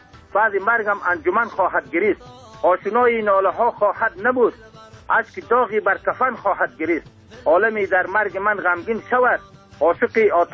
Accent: Afghanistan; ما از افغانستان هستیم

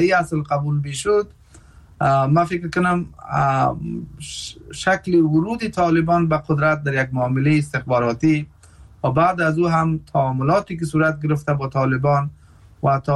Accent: Afghanistan; ما مردم که از افغانستان هستیم،

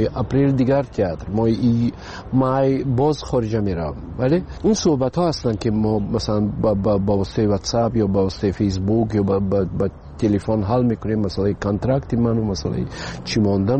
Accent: Tajikistan; پیش از همه تاجیکستان وطن است. برای این خانه ای من است و مادرم اینجاست، فرزندام اینجاست.

